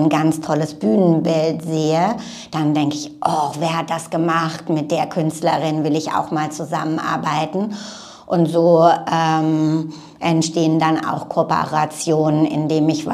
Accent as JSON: {"language": "German", "town": "Freiburg", "region": "Baden-Württemberg", "country": "Germany", "said": "also ich bin Badnerin, also ich komme aus Freiburg"}